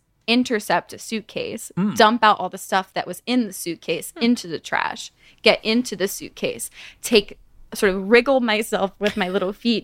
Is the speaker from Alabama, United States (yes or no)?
no; California, United States; I'm from just outside of Hollywood.